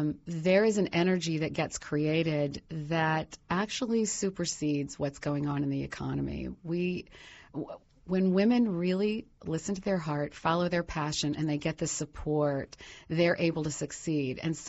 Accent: Columbus, Ohio, United States; I started it in New York, even though I'm from Columbus.

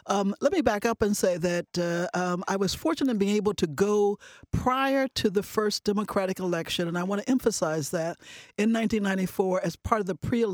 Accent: Columbus, Ohio, United States; I was born and raised in Columbus

